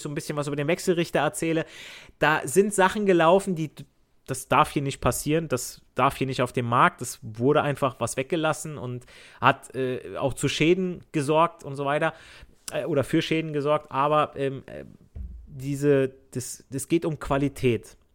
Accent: Southern Italy, Italy; Das ist wie, wenn ich in Italien bin, ich als Süditaliener, ich spreche auch Dialekt.

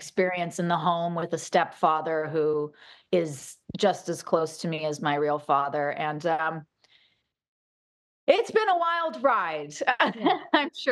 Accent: Santa Barbara, California, United States; born there; I was born in Santa Barbara. And I was born into a very musical family.

